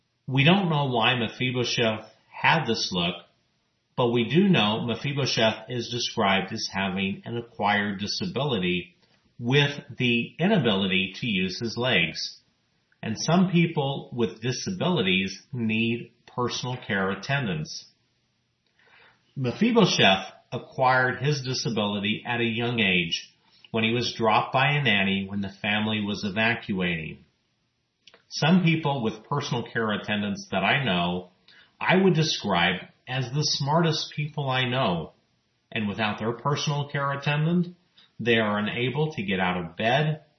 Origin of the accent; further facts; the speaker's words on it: Texas, United States; especially in my home state of Texas, typically earning just beyond minimum wage.